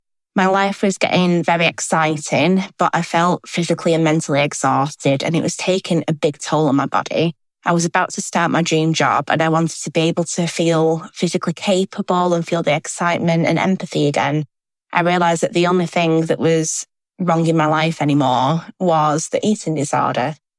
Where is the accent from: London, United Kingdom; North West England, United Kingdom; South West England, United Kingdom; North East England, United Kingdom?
North West England, United Kingdom; Manchester; I'm 25 and I'm from Manchester in England in the UK.